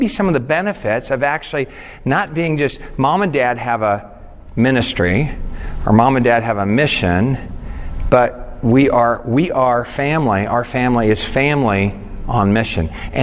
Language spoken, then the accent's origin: English; Philippines; born there; I was born in the Philippines. My parents were missionaries there for 10 years.